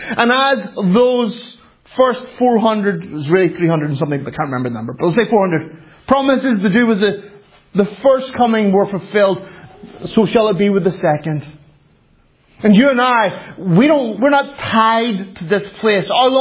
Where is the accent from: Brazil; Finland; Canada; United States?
Finland; English is a second language; Well, Kyle, I'm from Finland and we're very quiet.